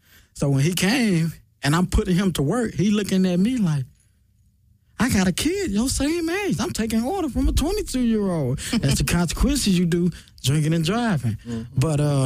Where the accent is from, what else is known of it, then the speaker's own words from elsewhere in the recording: Detroit, Michigan, United States; now in California, United States; I've been here since March 31st, actually, the day that I left Detroit and came to California.